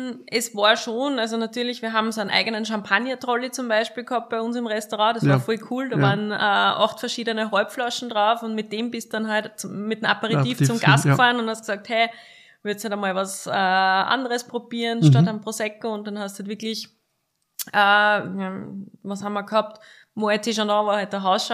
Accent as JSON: {"language": "German", "town": "Stützenhofen", "region": "Lower Austria", "country": "Austria", "tie": "born or raised there", "said": "Ich bin ja gebürtige Weinviertlerin aus Stützenhofen. Das ist dort, wo eigentlich Österreich zu Ende ist, an der tschechischen Grenze, aber es ist eine unglaublich schöne Gegend"}